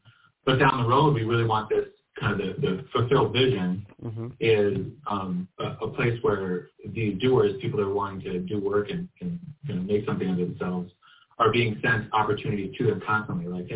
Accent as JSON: {"language": "English", "town": "Minneapolis", "region": "Minnesota", "country": "United States", "said": "Yeah. So I'm from Minneapolis, Minnesota."}